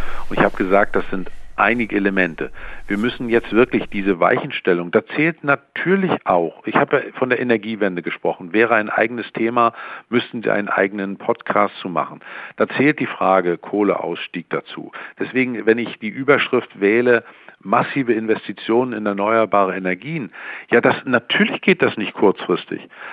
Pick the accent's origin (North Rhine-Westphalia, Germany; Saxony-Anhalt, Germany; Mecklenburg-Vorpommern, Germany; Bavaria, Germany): Mecklenburg-Vorpommern, Germany; Ich komme, wie ich sagte, aus Mecklenburg-Vorpommern.